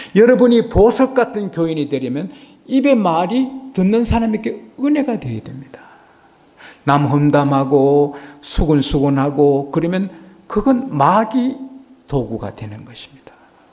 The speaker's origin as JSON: {"language": "Korean", "country": "South Korea", "said": "저보고 어느 나라에서 왔느냐고, 한국에서 왔다니까 직업이 뭐냐고"}